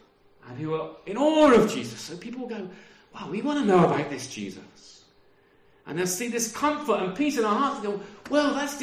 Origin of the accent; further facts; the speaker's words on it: United Kingdom; We don't like that because we're British